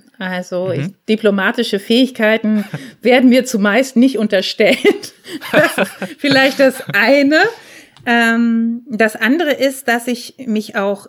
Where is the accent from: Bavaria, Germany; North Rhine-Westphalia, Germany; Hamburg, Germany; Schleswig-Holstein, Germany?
Schleswig-Holstein, Germany; Lübeck; Für mich als Norddeutsche, die aus Lübeck kommt oder aus der Nähe davon, ist das einfach wirklich sehr süddeutsch.